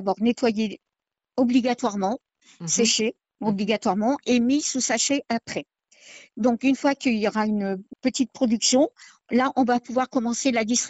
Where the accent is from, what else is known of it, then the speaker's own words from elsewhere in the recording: Crépy-en-Valois, Hauts-de-France, France; j'habite Crépy-en-Valois. Depuis toujours, je suis native de Crépy.